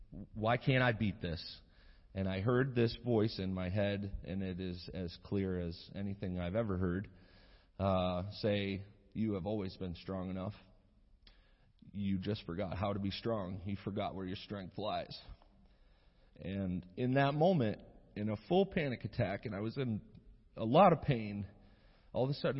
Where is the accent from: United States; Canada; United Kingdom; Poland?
United States; Michigan; And I was from Northern Michigan.